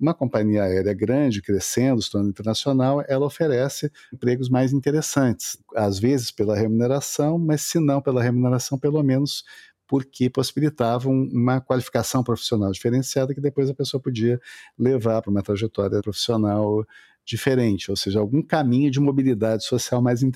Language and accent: Portuguese; Porto Alegre, Rio Grande do Sul, Brazil; no meio de bairros da periferia de Porto Alegre, onde eu cresci, assim, tá?